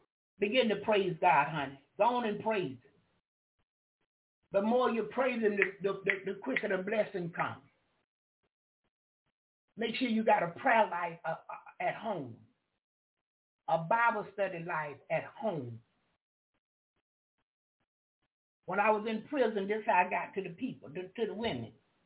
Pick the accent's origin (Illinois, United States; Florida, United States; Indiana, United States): Florida, United States; I'm from Florida. I'm from Duval County.